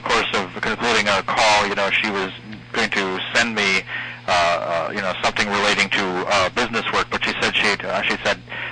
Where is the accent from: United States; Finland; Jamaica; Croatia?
United States; Winona, Minnesota; here I'm calling from Winona, Minnesota, and it seems, I don't know, since I've moved back here, I grew up here and come back